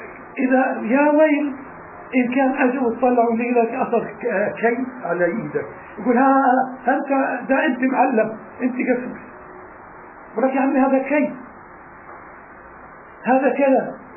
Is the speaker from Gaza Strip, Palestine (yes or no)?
yes; Gaza Strip, Palestine; وبما أنه إحنا كنا تابعين برضو لغزة.